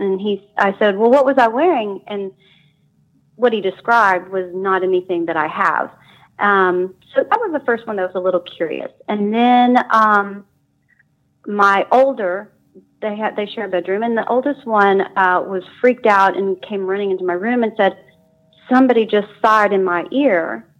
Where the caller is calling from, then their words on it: Oklahoma, United States; I'm calling from Oklahoma.